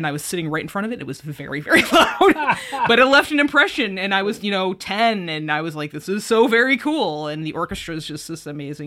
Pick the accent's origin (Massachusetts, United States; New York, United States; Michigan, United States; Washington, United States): New York, United States; Rochester; moved away as an adult; also born or lived in Texas; Oh, I am actually from Western New York. I'm from Rochester and grew up there and went to college in Ohio. And then I moved to Texas for grad school.